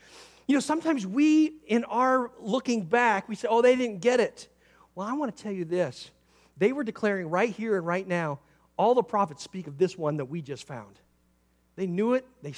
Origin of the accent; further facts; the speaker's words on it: Woodinville, Washington, United States; And we said, well, we're from Woodinville.